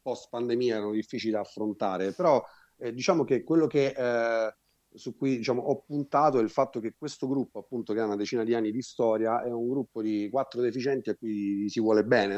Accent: Sicily, Italy; io da buon siciliano del sud, ogni tanto sono melanconico, no?

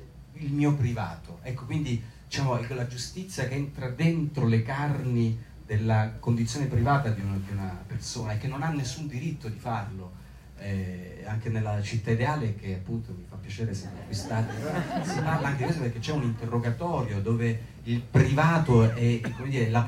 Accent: Lombardy, Italy; che come me, lui era bergamasco, quindi spattiva la stessa cosa, ma da bergamasco.

